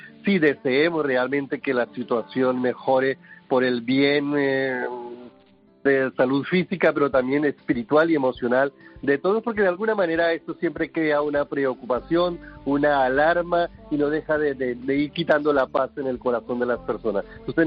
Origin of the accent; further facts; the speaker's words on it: Colombia; also born or lived in Kenya; Yo soy de origen colombiano y vengo de contextos, pues de lugares también un poco así apartados y difíciles, pero luego también estuve 7 años en Kenia